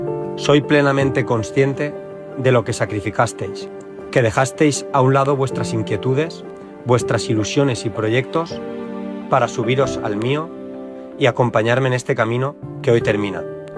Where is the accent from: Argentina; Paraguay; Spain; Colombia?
Spain; Almenara, Valencian Community; born there; Nací en Almenara